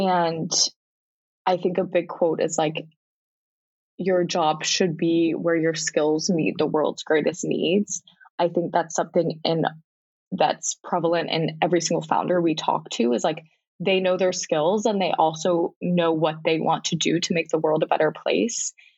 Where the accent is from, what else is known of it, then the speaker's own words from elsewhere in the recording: North Carolina, United States; My mom gets it shipped. I'm from North Carolina, so she gets it shipped to North Carolina for every Christmas